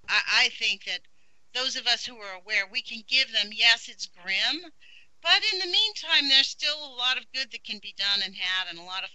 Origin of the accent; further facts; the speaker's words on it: Los Angeles, California, United States; moved away as an adult; now in Oregon, United States; I come from Los Angeles. I'd never actually eaten a plant off of a tree before I came to Oregon.